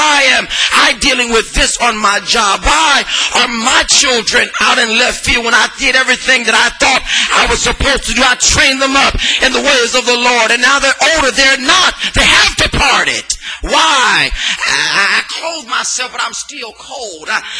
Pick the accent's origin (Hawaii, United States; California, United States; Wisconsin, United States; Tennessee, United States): California, United States; Los Angeles; You can dress me up and put a Stanford degree on me and put a Princeton degree, but I'm from South Central Los Angeles.